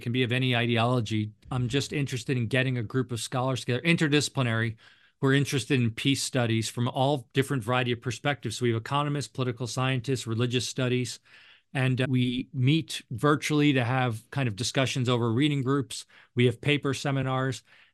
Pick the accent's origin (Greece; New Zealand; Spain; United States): United States; One of the reasons I focus on the U.S. government, again, it's my home country